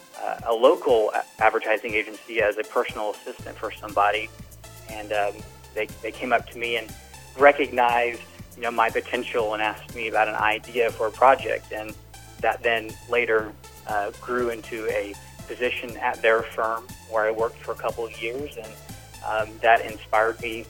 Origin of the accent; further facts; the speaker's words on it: Indiana, United States; now in Atlanta, United States; you can go to a lot of different places where I grew up in Indiana and see murals there. Then even that transferred here to Atlanta.